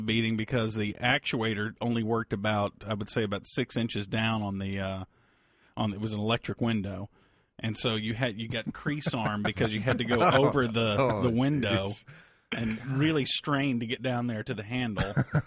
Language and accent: English; Mississippi, United States; I'm from Mississippi. Yeah.